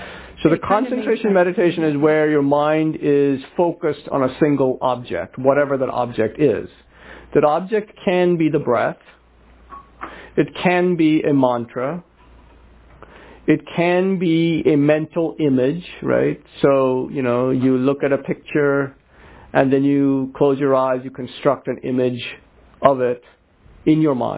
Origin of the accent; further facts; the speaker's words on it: India; I come from the Hindu tradition originally when I grew up in India